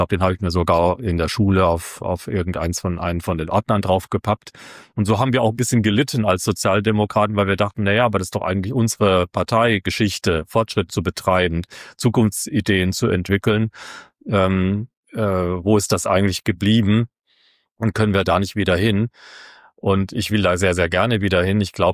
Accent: Wiesloch, Baden-Württemberg, Germany; also ich begründe es immer sozusagen mit einer Geschichte aus meiner Heimatstadt Wiesloch

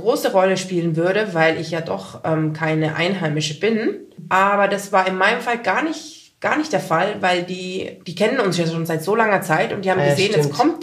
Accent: Bavaria, Germany; Ich habe mal versucht, in Dubai zu leben. Aber ich bin sehr europäisch und ich komme ja aus dem Allgäu. Da ist das die Natur und der Wald und das Grüne. Und ich liebe jetzt meinen Bauernhof.

